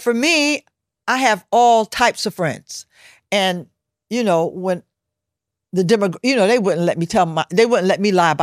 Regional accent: Brooklyn, New York, United States; If you live in New York City, born and raised in Brooklyn, ain't no bunch of strangers going to cause you to make you want to go home.

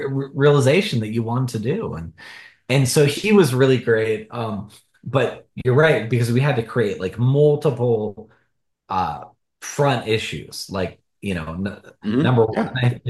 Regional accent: Portland, Oregon, United States; I went back up to Portland, which is my hometown, and I spent the summer there after my first film, hanging out with friends, family

